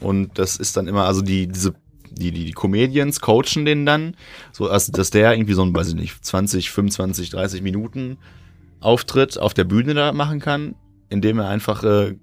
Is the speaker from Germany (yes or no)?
yes; Castrop-Rauxel, North Rhine-Westphalia, Germany; der ist auch hier wo ich herkomme, in Kastrop